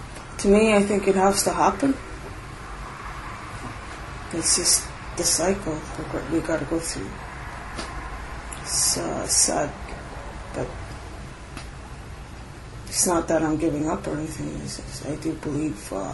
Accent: Winnipeg, Manitoba, Canada; I grew up here in Winnipeg, and I went home in 91. And then from 91 to 2002, I came back to the city.

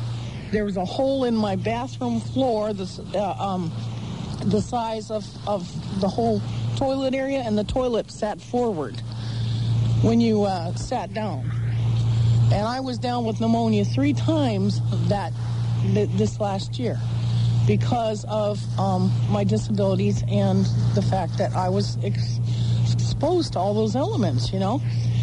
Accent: South Carolina, United States; now in Portland, United States; when I first arrived here in Maine, I came from South Carolina, and I was fighting homelessness there due to domestic violence.

